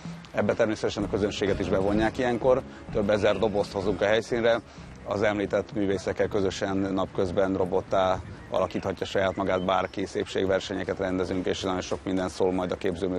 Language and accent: Hungarian; Sopron, Győr-Moson-Sopron, Hungary; ez természetesen összefügg azzal, hogy mi soproniak vagyunk